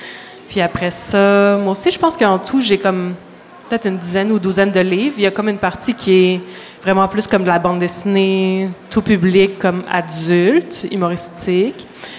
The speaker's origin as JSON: {"language": "French", "town": "Quebec City", "region": "Quebec", "country": "Canada", "moved": "as an adult", "lives_now": "Montreal, Canada", "said": "Moi, je viens de Québec, puis j'ai déménagé à Montréal en 2010 pour aller étudier en arts visuels à l'UQAM."}